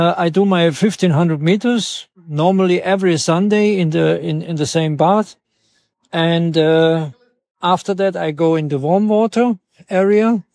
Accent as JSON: {"language": "English", "town": "Memmingen", "region": "Bavaria", "country": "Germany", "second_language": "English", "said": "In 21 days, I'm 61 and I'm come from Germany. In the very south, it's called Memmingen."}